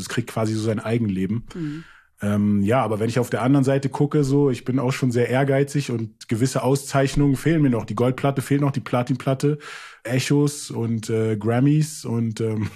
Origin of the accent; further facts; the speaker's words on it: Germany; first language English; German is a second language; ist ja meine Muttersprache auch. Und ich habe auch keinen deutschen Rap gehört eigentlich. So, das kam erst später, dass man dann so Kollegen und sowas, aber eigentlich ganz lange auf Englisch gerappt, dann irgendwann mal gemerkt, okay, ist nicht so cool auf Englisch, wenn man aus Deutschland